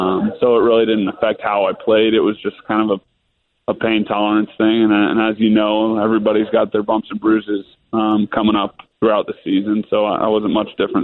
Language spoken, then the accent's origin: English; Orlando, Florida, United States; But, you know, for me, it was pretty cool because I'm from Orlando, and that was the first time I think they were playing it in Orlando. So it would have been cool to play in front of my folks